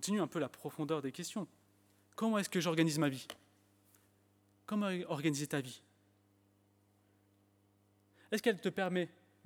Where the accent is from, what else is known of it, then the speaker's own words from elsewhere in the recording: United Kingdom; accent: English; French is a second language; enfin on me l'a montré que mon accent anglais était sympathique.